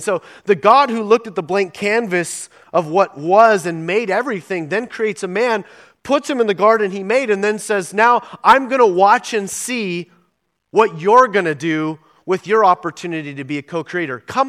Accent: Oregon, United States; You know, I'm from Southern Oregon, and there's some sites in Southern Oregon that are just breathtaking.

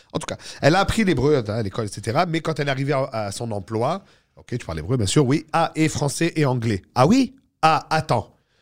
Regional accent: Saint-Laurent, Quebec, Canada; accent: Moroccan Jewish; Mon vrai accent, c'est juif marocain de Ville-Saint-Laurent, bro. Mes boys, tous mes amis, ma famille, tout le monde parle comme ça.

